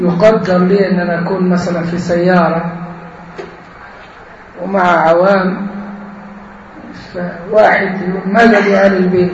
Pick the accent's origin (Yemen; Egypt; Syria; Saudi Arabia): Egypt; لدرجة أن مفتاح الكلام عندنا كمصريين مثلا، ما عرفش الحكاية في بلاد تانية ما شفتهاش زي عندنا